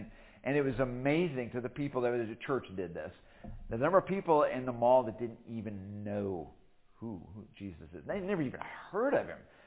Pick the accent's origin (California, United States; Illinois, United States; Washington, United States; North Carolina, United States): Illinois, United States; I grew up in Illinois.